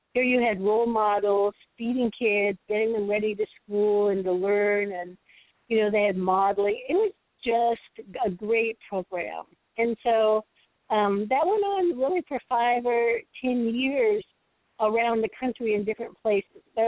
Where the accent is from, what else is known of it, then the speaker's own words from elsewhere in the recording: Washington, District of Columbia, United States; born there; I was born in Washington, D.C. in 1947